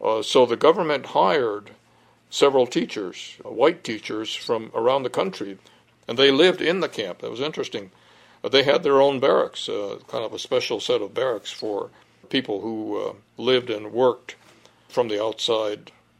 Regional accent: San Francisco, California, United States; born there

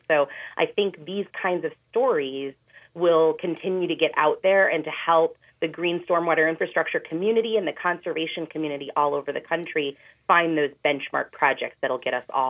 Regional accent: Chicago, Illinois, United States; because I'm a Chicagoan, but love coming down there all the time.

